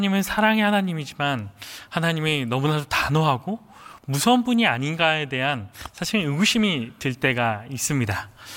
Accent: Chungcheong, South Korea; 저는 개인적으로 충청도 사람인데

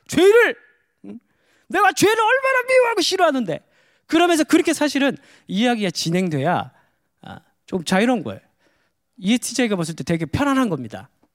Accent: Daegu, South Korea; 제가 대구 사람인데 잘 모르더라고요. 사람들이 제가 대구 사람인지 사투리를 잘 안 써서 그런지 모르겠지만

